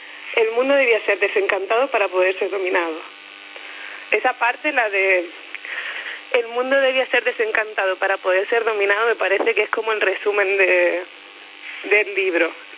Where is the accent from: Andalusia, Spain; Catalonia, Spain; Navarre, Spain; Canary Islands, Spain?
Andalusia, Spain; porque yo soy de Jaén, de un pueblecito que se celebra la noche de brujas